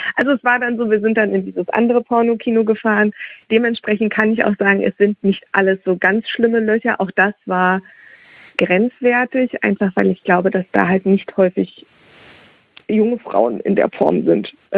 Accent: Hesse, Germany; Und ich komme aus Nordhessen

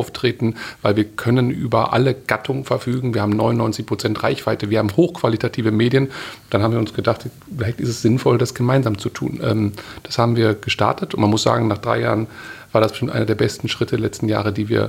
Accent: North Rhine-Westphalia, Germany; Ruhrgebiet ist meine Heimat.

